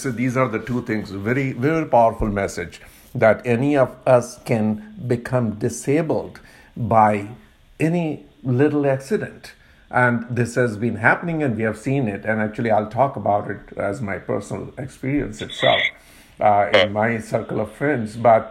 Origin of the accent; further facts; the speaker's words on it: India; moved away; I grew up in India, like you did.